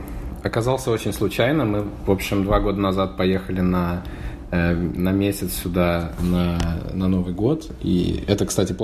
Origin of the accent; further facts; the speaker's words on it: Moscow, Russia; now in New York, United States; был из Москвы, стал из Нью-Йорка.